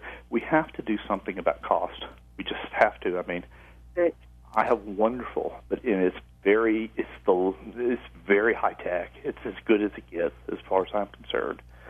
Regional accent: the South, United States; I grew up in the South, and I've always had cruddy teeth.

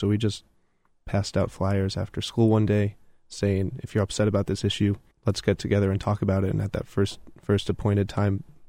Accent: Chicago, Illinois, United States; So I'm originally from Chicago, and I actually went to high school in a small private independent school.

